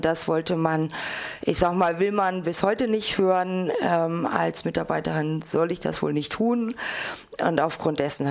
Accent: Freiburg, Baden-Württemberg, Germany; now in Hamburg, Germany; schaue ich mir nochmal Freiburg an, ist ja meine alte Heimat

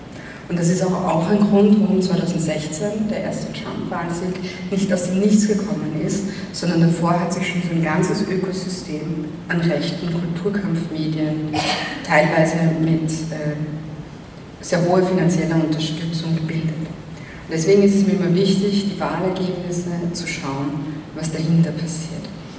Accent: Vienna, Austria; Für meine Heimatstadt Wien sind das 40% der Wohnbevölkerung.

